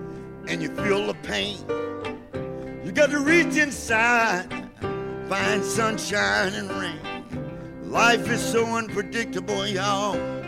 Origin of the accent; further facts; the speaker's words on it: Louisiana, United States; Well, you know, I grew up in West Baton Rouge Parish.